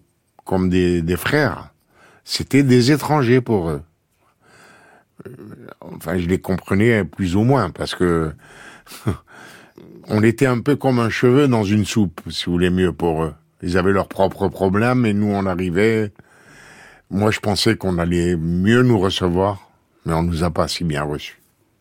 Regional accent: Algeria; now in France; Vous savez, nous, quand on est parti d'Algérie, on était jeunes, je pensais que j'allais avoir une nouvelle vie, comme si j'étais parti en Amérique, vous voyez ?

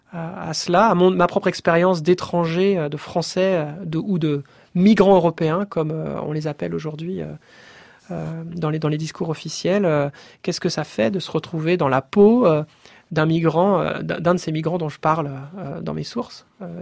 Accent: France; now in Cambridge, United Kingdom; j'ai été recruté à l'université de Cambridge en tant que Français pour enseigner l'histoire britannique

